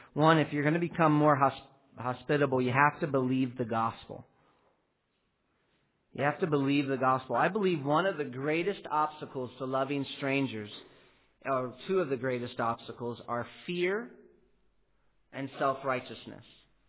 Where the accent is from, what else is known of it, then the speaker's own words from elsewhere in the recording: Pennsylvania, United States; Where I grew up in Pennsylvania, you certainly can love strangers